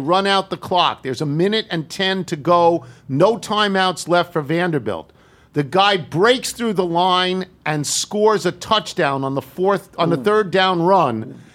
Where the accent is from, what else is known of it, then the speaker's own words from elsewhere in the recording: New Zealand; now in Berlin, Germany; I'm a New Zealander living in Berlin.